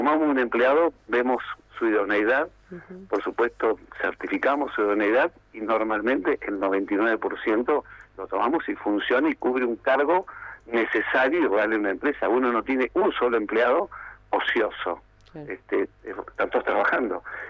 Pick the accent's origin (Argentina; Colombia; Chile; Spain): Argentina; Como argentinos, tengo que decirte que hay empleados del Estado